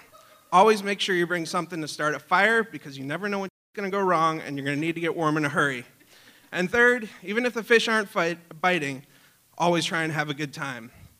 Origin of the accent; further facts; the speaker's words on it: Talkeetna, Alaska, United States; So I grew up in Talkeetna, and that kind of made me a de facto outdoor kid, camping, fishing, etc.